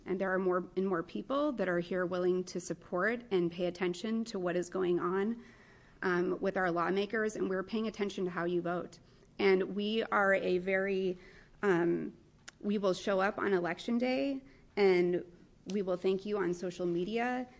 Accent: Albany, Oregon, United States; I am from Albany, Oregon.

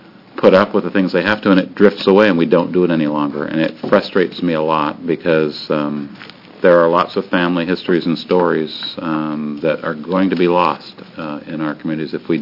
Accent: Port Angeles, Washington, United States; And growing up in Port Angeles, Washington, up in the Olympic Peninsula, the outdoors has always been a really important thing to me.

